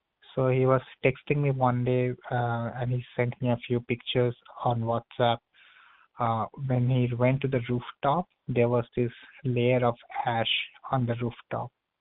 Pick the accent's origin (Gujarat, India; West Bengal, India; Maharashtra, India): West Bengal, India; Kolkata; moved away as an adult; now in United States; I'm from Kolkata in the state of West Bengal. I came to Illinois in 2016 to pursue my PhD from UIUC.